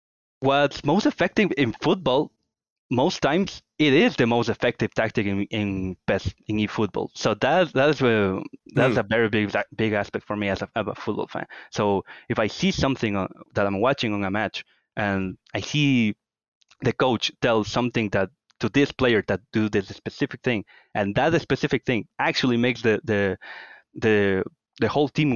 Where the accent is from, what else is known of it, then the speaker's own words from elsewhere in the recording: Riobamba, Chimborazo, Ecuador; I'm from Riobamba. It's a much, much smaller city. Very, very beautiful.